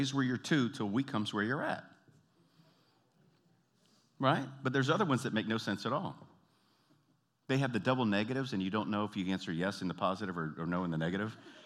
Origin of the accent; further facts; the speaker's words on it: the South, United States; accent: Southern twang; Now, I'm from the South, man. When I get tired and my accent comes out and I get a little twangy